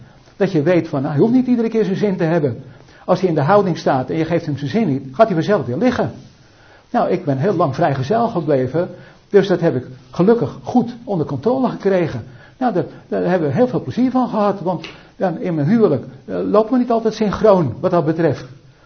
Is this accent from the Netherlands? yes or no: no; Belgium; Ik kom uit België